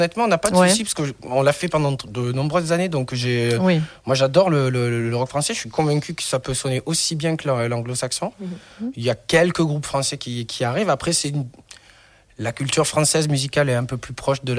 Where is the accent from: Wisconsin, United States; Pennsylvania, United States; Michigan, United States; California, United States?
Wisconsin, United States; French is a second language; C'est parce que je viens du Wisconsin.